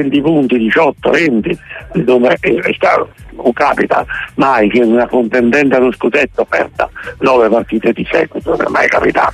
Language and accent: Italian; Nola, Campania, Italy; now in Naples, Italy; io non sono napoletano di nascita, sono nolano, ma sono, e sono fiero di essere nolano, ma sono 50 anni che sto a Napoli